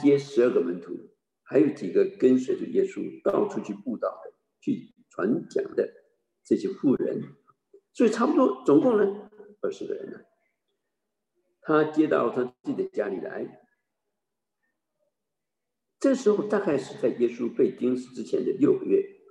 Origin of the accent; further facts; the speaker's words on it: China; 因为也许他想到我们中国人最熟悉的